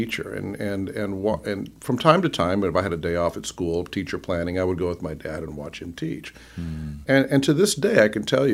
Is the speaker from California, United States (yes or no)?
no; Chicago, Illinois, United States; born there; when I was born in Chicago in the early '60s, my parents had just emigrated to the U.S. from Cuba